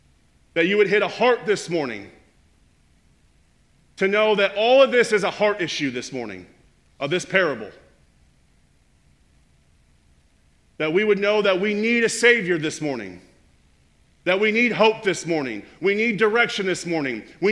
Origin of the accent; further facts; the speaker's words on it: Marion, Illinois, United States; I'm born and raised all my life here in Southern Illinois. I grew up in Marion, graduated Marion, went to SIU, played football